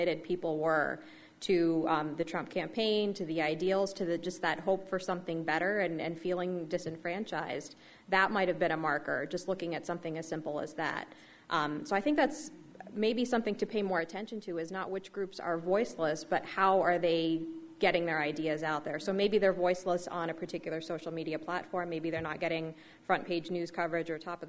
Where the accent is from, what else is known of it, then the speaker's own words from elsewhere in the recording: Ohio, United States; or I'm from Mahoning County